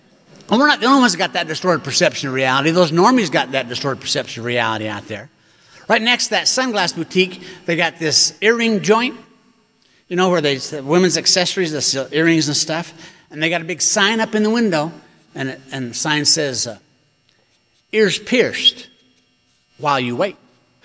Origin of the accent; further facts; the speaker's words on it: Orem, Utah, United States; I grew up here in Utah. I grew up in Orem, you know, and nobody drank.